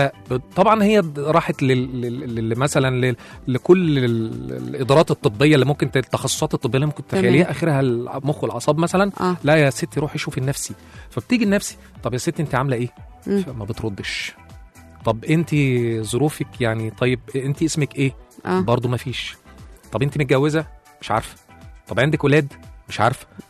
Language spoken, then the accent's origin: Arabic; Upper Egypt, Egypt; أنا صعيدي على فكره يعني، الحمد لله